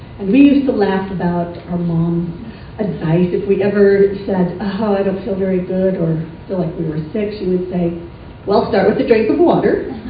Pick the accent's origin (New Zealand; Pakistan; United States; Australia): United States; Montana; I grew up in Montana, and my story, like many of yours, is intermingled with the stories of many other people.